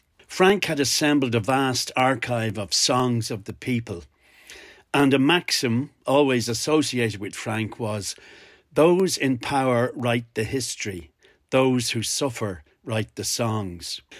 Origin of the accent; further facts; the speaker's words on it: Ireland; joining you all from Ireland. I'm calling my contribution Naming the Dead. I'm an Irish storyteller